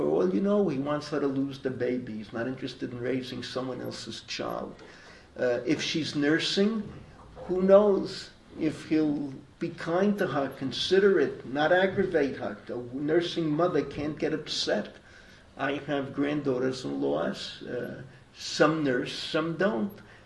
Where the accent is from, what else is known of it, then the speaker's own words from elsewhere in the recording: Bronx, New York, United States; You know my description in Washington of what it was like growing up in the Bronx.